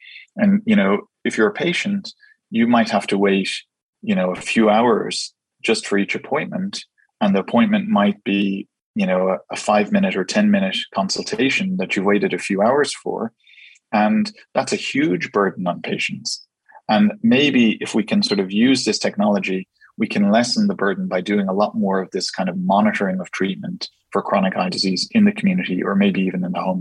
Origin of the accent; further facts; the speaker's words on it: Dublin, Leinster, Ireland; moved away as an adult; now in United Kingdom; my background is that I'm from Dublin in Ireland. I went to medical school there, did my initial ophthalmology training in Ireland.